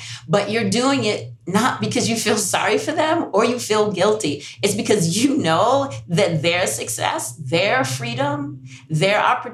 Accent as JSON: {"language": "English", "country": "United States", "tie": "born there", "first_language": "English", "said": "So I have, you know, I'm English first language, US born."}